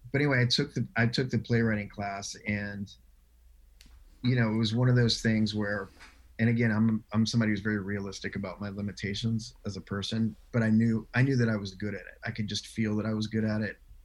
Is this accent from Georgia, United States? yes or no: yes; Marietta, Georgia, United States; Yeah, well, I grew up in Marietta, Georgia, and went to University of Georgia.